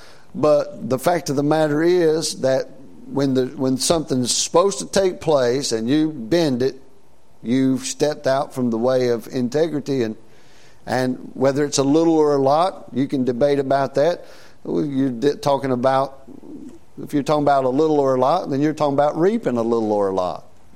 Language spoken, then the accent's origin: English; United States; as an American living in this day and time